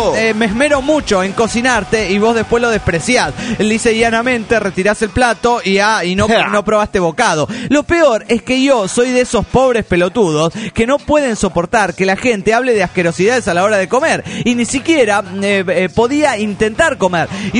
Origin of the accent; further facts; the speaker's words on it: Caracas, Capital District, Venezuela; de Caracas, Venezuela.